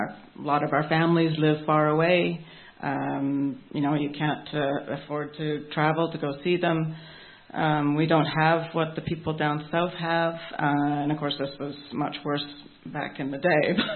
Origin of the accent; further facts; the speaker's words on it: Burlington, Ontario, Canada; I didn't grow up in the Yukon. I grew up in Ontario in a place called Burlington, so it's a sort of a bedroom city to Toronto.